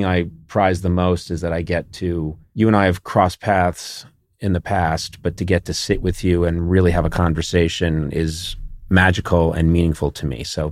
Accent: Ireland; I don't. I'm Irish. We hide all that.

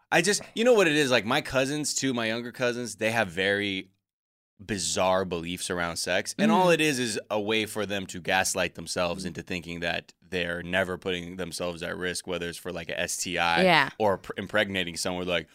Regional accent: California, United States; It could be just be as a Californian or something.

